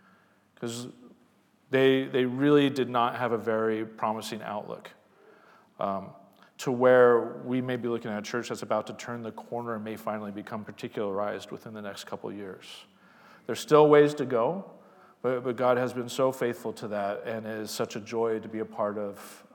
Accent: Tacoma, Washington, United States; I was a child of the 60s, 70s, and 80s. In fact, I grew up in Tacoma

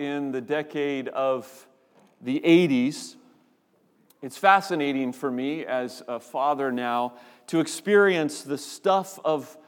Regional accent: East Coast, United States; My wife and I grew up in the East Coast

